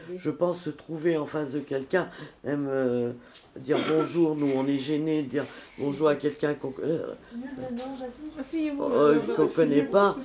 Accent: France; Pourtant, je suis française.

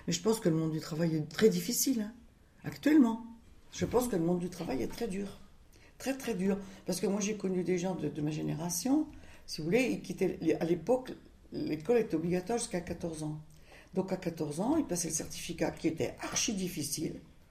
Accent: Grand Est, France; now in Villeurbanne, France; Pas du tout, je suis Lorraine.

